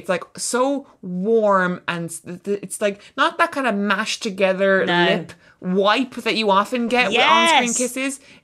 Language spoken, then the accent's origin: English; Ireland; realised that because we're both Irish authors, we have a lot of people in common.